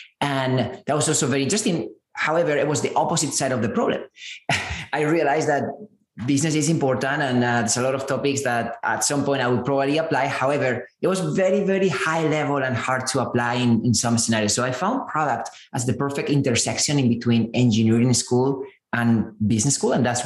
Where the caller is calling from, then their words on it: San Francisco, California, United States; I'm zooming in from San Francisco.